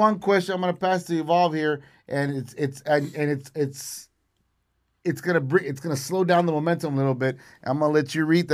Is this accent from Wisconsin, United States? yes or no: no; Donna, Texas, United States; You know, and we've been eyeballing, as far as my hometown, been eyeballing Donna, ISD, as far as the high school players.